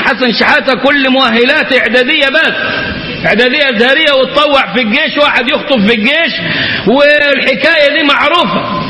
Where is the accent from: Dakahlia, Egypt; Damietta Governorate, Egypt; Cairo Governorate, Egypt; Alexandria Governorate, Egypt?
Cairo Governorate, Egypt; Cairo; المصري اللي كان بيتباع عندنا في القاهرة 6 أكتوبر أو القاهرة الجديدة